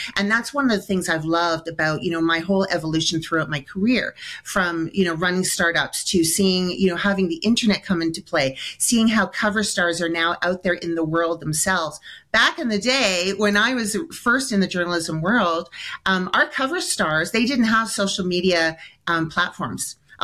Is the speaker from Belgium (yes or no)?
no; Toronto, Ontario, Canada; I'm actually Canadian. I'm from Toronto.